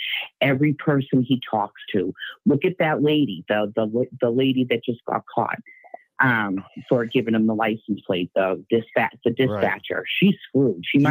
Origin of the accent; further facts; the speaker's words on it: Boston, Massachusetts, United States; I grew up in Boston my whole life, and the corruption is real in this state.